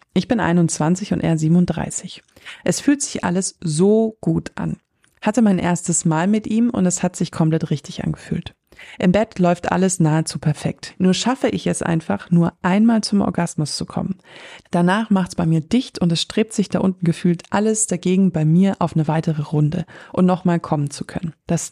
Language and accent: German; Munich, Bavaria, Germany; dass wir beide tatsächlich gebürtige Münchnerinnen sind, was nicht so gängig ist oft in der Stadt.